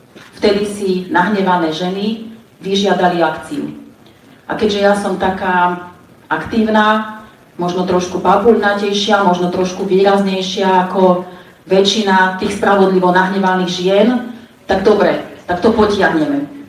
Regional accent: Martin, Žilina Region, Slovakia; som z Martina.

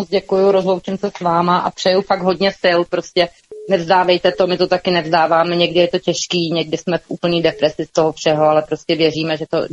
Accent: Mělník, Central Bohemian Region, Czechia; a my jsme ta rodina z Mělníka

